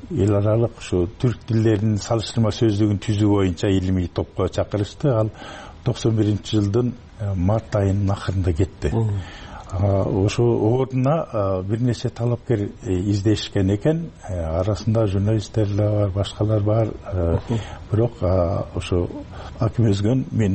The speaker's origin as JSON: {"language": "Kyrgyz", "town": "Naryn", "region": "Naryn Region", "country": "Kyrgyzstan", "tie": "born or raised there", "said": "Мисалы үчүн ошол орто мектепти бүтүрүп элек кезде эле Нарын шаарында"}